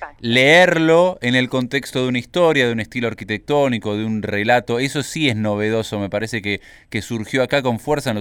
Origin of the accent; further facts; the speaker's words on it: Buenos Aires, Argentina; also born or lived in Madrid; la adopté cuando regresé a Buenos Aires. Y después de haber sido un emigrante, y cuando me volví un repatriado, valoré mi ciudad de origen, Buenos Aires